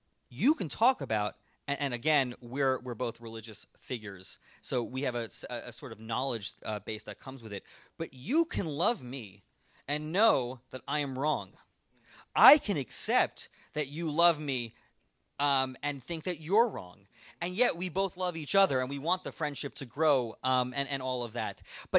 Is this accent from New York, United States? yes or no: yes; Long Island, New York, United States; So as I said in the last service, I grew up on Long Island, and Jews and Christians on Long Island love each other.